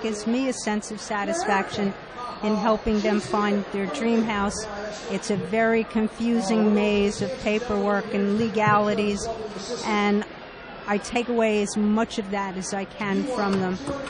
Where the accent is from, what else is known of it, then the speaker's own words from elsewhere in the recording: New Jersey, United States; now in Clinton, United States; Oh, no. I'm from Union County originally.